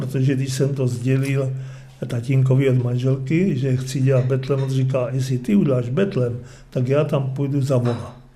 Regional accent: Radíkov, Olomouc Region, Czechia; Já pocházím z Radíkova, Voderské vrchy.

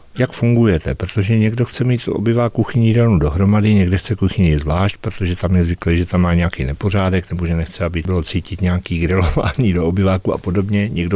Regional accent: Pardubice, Pardubice Region, Czechia; also born or lived in Olomouc

